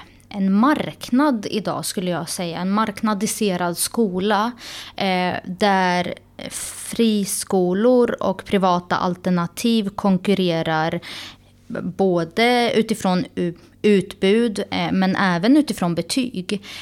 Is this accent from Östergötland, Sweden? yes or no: yes; Norrköping, Östergötland, Sweden; där jag själv är född och uppvuxen i Hageby